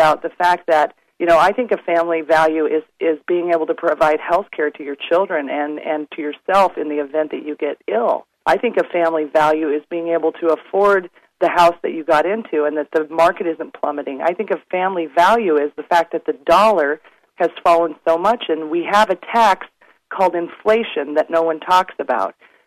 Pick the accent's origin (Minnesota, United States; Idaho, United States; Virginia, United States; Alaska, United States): Alaska, United States; Homer; I'm from Homer, Alaska, yes.